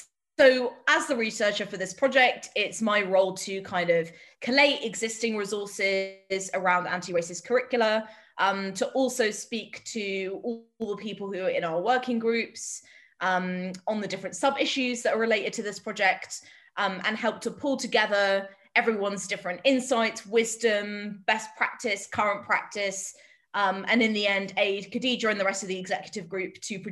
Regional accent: England, United Kingdom; I realise that I'm English

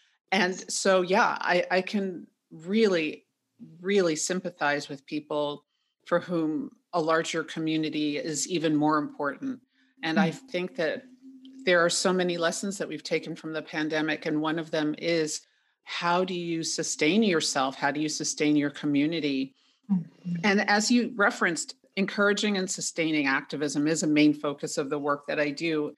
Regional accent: Manhattan, New York, United States; I'm from Manhattan, and watching what New York City went through was just heartbreaking.

